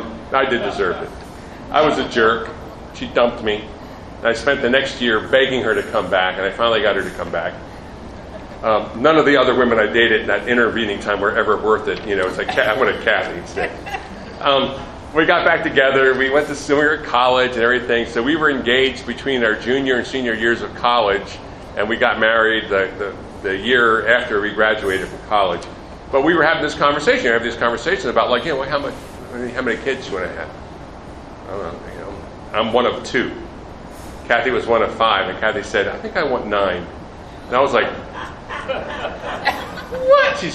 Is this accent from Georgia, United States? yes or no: no; Baltimore, Maryland, United States; So I grew up in Baltimore, Maryland. I was a city kid.